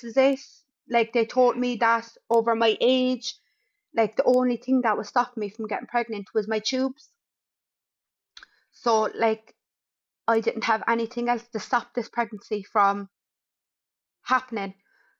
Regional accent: Cork, Munster, Ireland; I'm from Cork City. I'm 28. I'm married since July. And I have twin girls.

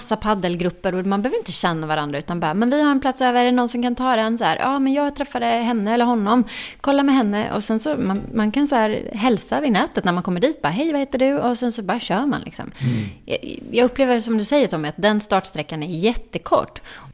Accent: Jönköping, Jönköping County, Sweden; Men då har vi faktiskt ett välgörenhetsevent som jag är med och hostar nere i min hemstad Jönköping.

